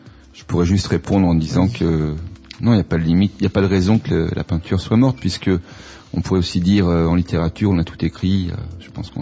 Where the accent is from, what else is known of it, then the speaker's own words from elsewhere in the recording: Île-de-France, France; now in Marseille, France; ma région d'origine, c'est la région parisienne, les Yvelines. J'habite aujourd'hui à Marseille.